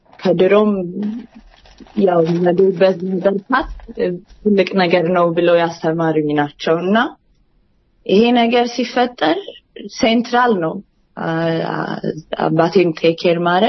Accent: Sweden; መጀመሪያ እኔ ያው ስዊድን ተወልጄ ነው ያደኩትና ኢትዮጵያ በአባቴ ብዝና እዛ ያሉኝ ቤተሰብ ምክንያት ነው ብዙ የሚሄደውና በደስታ ብቻ ነው ማውቀው።

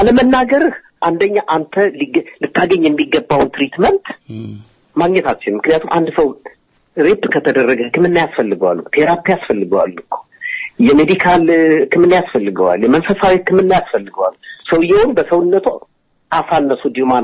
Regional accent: Addis Ababa, Ethiopia; የትግራይ ልጅ ነን ትግራይን የሚለው ነገር ያላደኩበትም አዲስ አበባ ተወልጄ ነው ያደኩት

